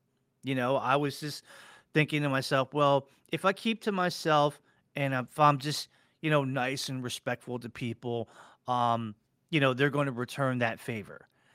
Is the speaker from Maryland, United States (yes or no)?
yes; Annapolis, Maryland, United States; Back in the days in the 80s, growing up in Annapolis, Maryland, there wasn't a lot of Asian diversity as there is today.